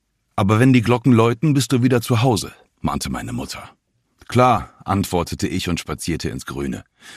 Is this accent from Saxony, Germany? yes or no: yes; Crimmitschau, Saxony, Germany; Ich wurde im Mai 1969 in Krimitschau in Sachsen geboren und bin in einem Kloster aufgewachsen. Unsere Familie lebte in Frankenhausen, einem kleinen Vorort von Krimitschau, der Stadt mit den 100 Schornsteinen. Wir hatten unsere Wohnung am Ortsrand in einem ehemaligen Kloster.